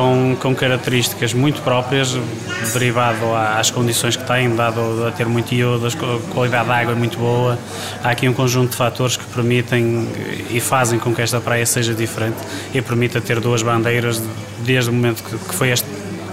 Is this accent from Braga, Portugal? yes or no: yes; Barcelos, Braga, Portugal; Eu era um forasteiro. A minha terra, não é esta. Eu sou natural de Barcelos.